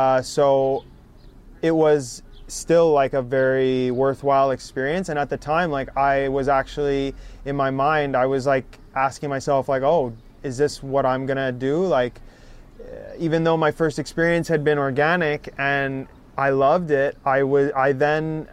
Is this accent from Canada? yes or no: yes; Montreal West, Quebec, Canada; I grew up in Montreal West. Yeah, which is right next to NDG.